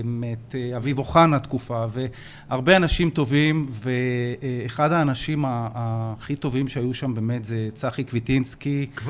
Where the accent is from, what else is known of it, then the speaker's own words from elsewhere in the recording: Ramat HaSharon, Tel Aviv District, Israel; אני בן 56, אני מרמת השרון, יש לי 3 ילדים